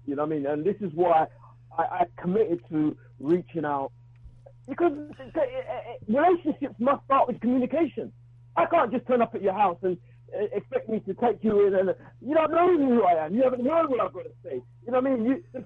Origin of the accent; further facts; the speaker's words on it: Jamaica; And remember, we come from Jamaica. So, I'm a person who traveled.